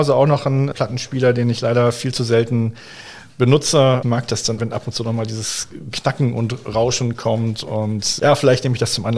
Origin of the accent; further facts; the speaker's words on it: North Rhine-Westphalia, Germany; born there; now in Bergisch Gladbach, Germany; Ich bin ja vor 20 Jahren hierher gezogen, komme gebürtig aus Westfalen.